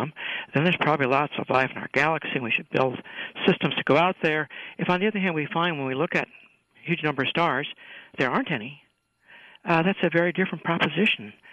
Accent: Delavan, Wisconsin, United States; Okay, well, I'm from a little town in Wisconsin called Delavan, Wisconsin.

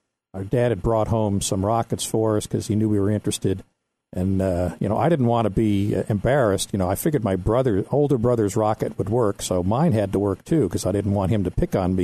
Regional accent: Daytona, Florida, United States; I was we were growing up in Daytona, and I was watching rockets take off from our front porch, you know, or down on the beach every time one launched from the Cape.

